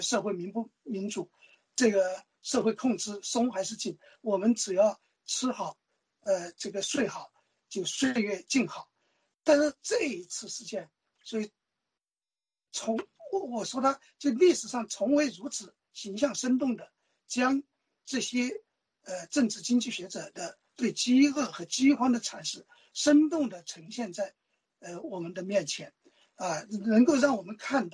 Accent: China

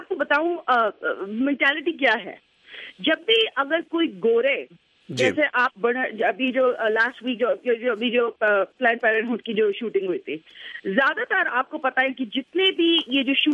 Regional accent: Pakistan; میں جی پاکستان سے ہیں.

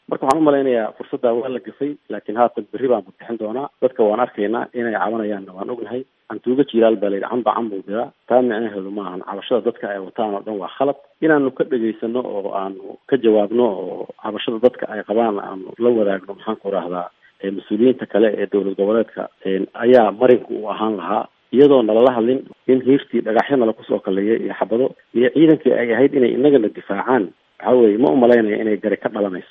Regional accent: Garbahaarey, Gedo, Somalia; born there; anigu garbaharay baan ku dhashay oo ka imid

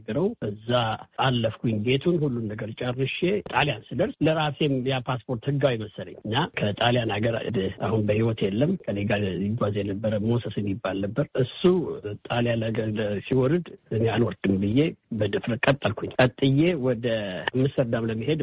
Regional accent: Addis Ababa, Ethiopia; ዋሬና ካዛንቺስ ነው ተወልጄ ያደግኩት እና እድገቴና ትምህርቴም ካዛንቺስ ነው። ሃይስኩልም ኤሌመንተሪ ምኑን የተማርኩትም ካዛንቺስ ነው።

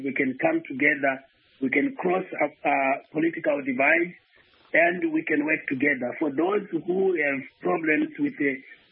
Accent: Murewa, Mashonaland East, Zimbabwe; we are Zimbabweans. I come from Murewa. From Murewa, this is what I can do in my community.

